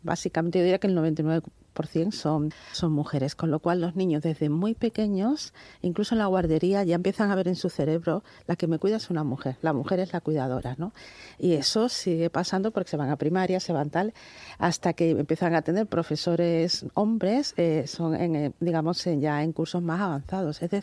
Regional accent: Cádiz, Andalusia, Spain; Yo soy de Cádiz y estudié en un colegio de monjas, donde en aquel momento pues solo éramos niñas

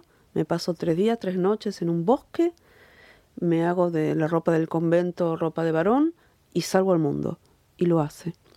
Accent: Argentina; unos incendios horribles, gigantescos, en el delta del Paraná, en mi país.

